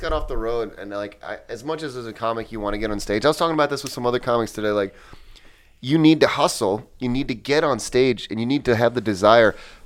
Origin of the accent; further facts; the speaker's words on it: Indiana, United States; I'm from Indiana.